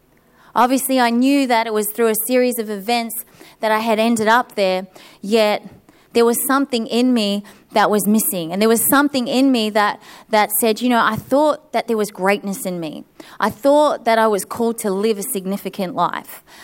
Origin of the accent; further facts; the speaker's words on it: New Zealand; So I grew up in New Zealand